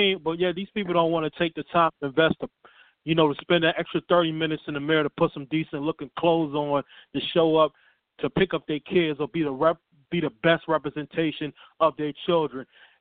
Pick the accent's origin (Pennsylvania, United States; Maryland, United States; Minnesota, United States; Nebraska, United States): Maryland, United States; Baltimore; I'm down in the Carolinas going to school, but I'm originally from Baltimore